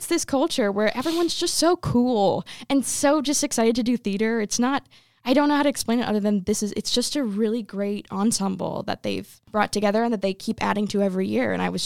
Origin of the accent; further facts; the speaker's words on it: Tampa, Florida, United States; growing up in Tampa and watching theater in Tampa are people that I knew and was familiar